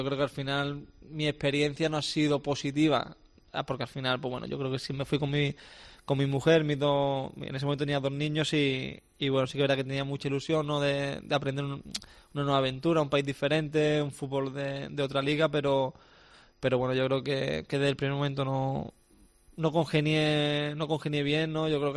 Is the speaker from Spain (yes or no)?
yes; Málaga, Andalusia, Spain; yo creo que al final soy malagueño y eso no, eso es indiscutible